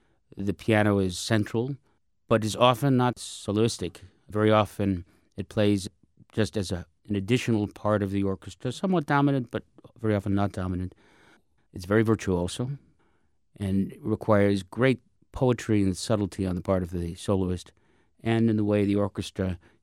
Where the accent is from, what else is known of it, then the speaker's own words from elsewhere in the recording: Buffalo, New York, United States; But actually, I'm from Buffalo, New York, and so snow is in my blood.